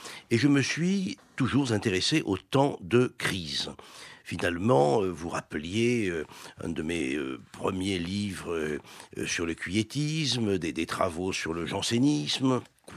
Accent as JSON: {"language": "French", "town": "Marseille", "region": "Provence-Alpes-Côte d'Azur", "country": "France", "tie": "born there", "said": "je suis né à Marseille d'une famille cévenole et d'une famille catholique cévenole."}